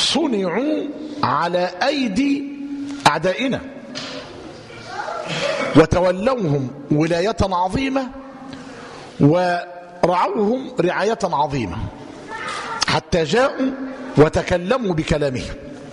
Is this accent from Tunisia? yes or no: no; Egypt